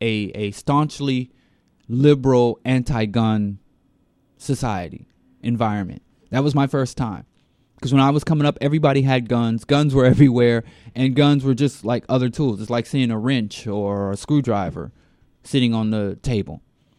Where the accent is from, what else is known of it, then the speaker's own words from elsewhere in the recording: Midwest, United States; moved away as an adult; I'm from the Midwest. I'm from the Bible Belt, which is also the porn belt and the gun belt.